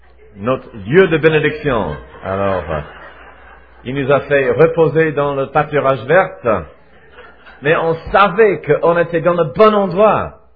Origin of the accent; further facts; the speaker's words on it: Switzerland; accent: Swiss; now in Paris, France; Ils disent que moi j'ai un accent, parce que je viens de la Suisse en fait. Et quand nous sommes arrivés ici, vous nous avez accueillis chaleureusement avec nos accents suisses.